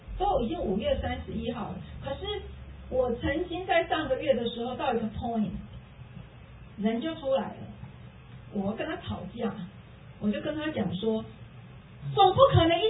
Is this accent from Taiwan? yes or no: yes; Taiwan; moved away as an adult; 我记得很清楚啊，我以前从那个台湾来的时候，我是学教育的。